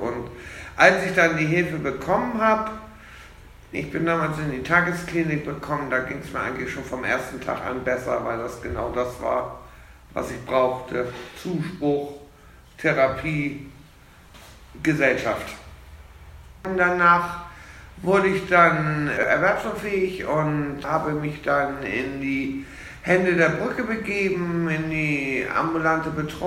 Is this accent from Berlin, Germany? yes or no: no; Hamburg, Germany; now in Eutin, Germany; Ich wohne in Eutin in Ostholstein und ursprünglich komme ich aus Hamburg.